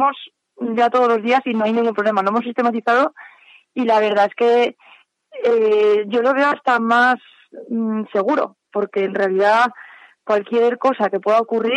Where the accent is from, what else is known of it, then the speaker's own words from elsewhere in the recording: Valencia, Valencian Community, Spain; Yo cuando entrenaba antes sola en Valencia, porque yo soy de Valencia